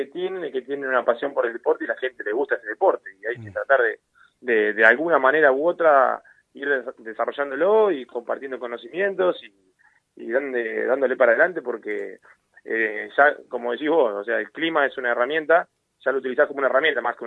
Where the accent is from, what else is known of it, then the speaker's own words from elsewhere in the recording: Río Gallegos, Santa Cruz, Argentina; now in El Calafate, Argentina; vengo de Río Gallegos, hoy estoy en Calafate